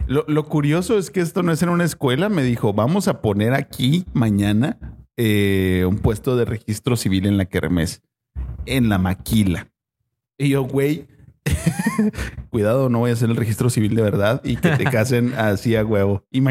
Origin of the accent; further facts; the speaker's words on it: Mexico; Confirmen si ustedes piensan que los mexicanos somos más mexicanos cuando un extranjero nos está viendo.